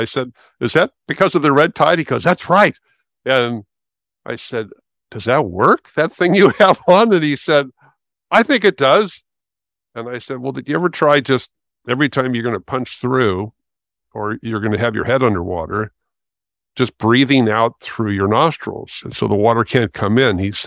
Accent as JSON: {"language": "English", "town": "Los Angeles", "region": "California", "country": "United States", "tie": "born or raised there", "said": "So I'm 70 years old, and I grew up in West Los Angeles. And at age 11, with some friends, we did a junior lifeguard program right by Santa Monica Pier."}